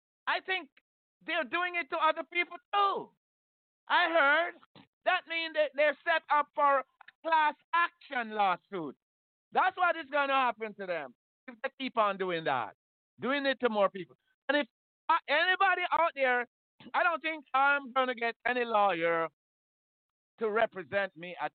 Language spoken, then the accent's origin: English; Saint Catherine, Jamaica; born there; I'm Jamaican, St. Catherine born.